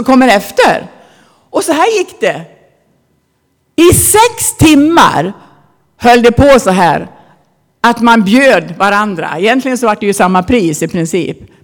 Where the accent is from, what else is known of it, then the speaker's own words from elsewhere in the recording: Avesta, Dalarna County, Sweden; also born or lived in Stockholm / Linköping / Africa; Jag är alltså från Avesta. Där är jag uppfödd. Men jag har bott lite överallt. Jag har bott i Stockholm jag många år. Och jag har bott i Linköping i några år. Och jag har bott i Afrika i 30 år.